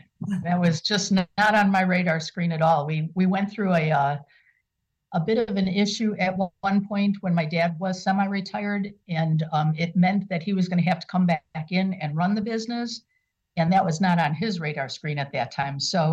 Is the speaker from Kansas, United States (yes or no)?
no; Franklin Park, Illinois, United States; now in Kenosha, United States; Okay, so I grew up in Franklin Park, right outside of O'Hare Field in Illinois.